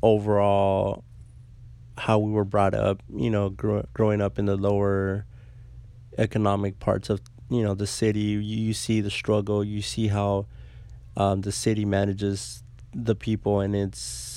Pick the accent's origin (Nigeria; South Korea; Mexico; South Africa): Mexico; now in United States; I grew up in Mexico. Growing up in my native country was a lot different experience than, my friends around me that grew up in the U.S.